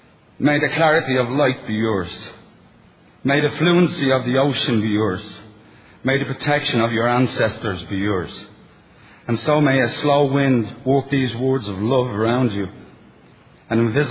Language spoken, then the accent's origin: English; Ireland; being Irish, I really don't, you know, have too much to say